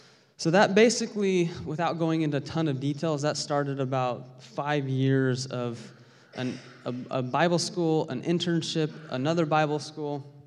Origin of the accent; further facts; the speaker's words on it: United States; my testimony's normal just in the sense that I grew up in America. I'm not a missionary kid.